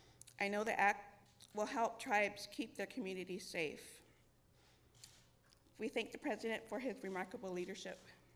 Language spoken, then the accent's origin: English; St. Francis, South Dakota, United States; from St. Francis, South Dakota, where I grew up.